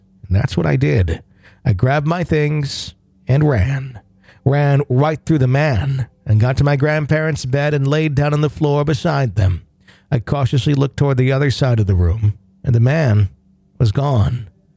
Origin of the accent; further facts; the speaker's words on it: Florida, United States; he couldn't wait for me to see snow for the first time. We're from Florida.